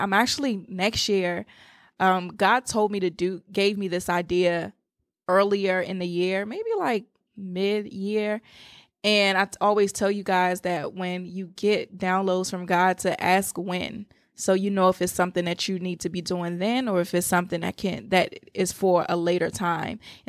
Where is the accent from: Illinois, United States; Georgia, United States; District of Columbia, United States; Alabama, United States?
District of Columbia, United States; Washington; I'm from the Washington, D.C. area.